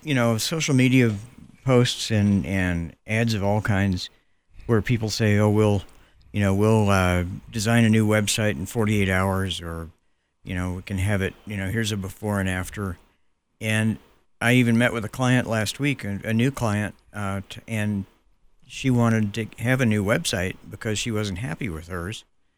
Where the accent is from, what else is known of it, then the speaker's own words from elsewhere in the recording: Oklahoma, United States; also born or lived in Texas; I'm from Oklahoma and Texas. I got a free public education in Oklahoma and Texas.